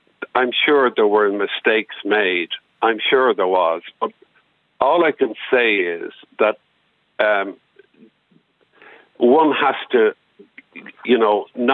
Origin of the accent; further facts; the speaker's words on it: Dublin, Leinster, Ireland; And I grew up in Finglas Road in Glasnevin.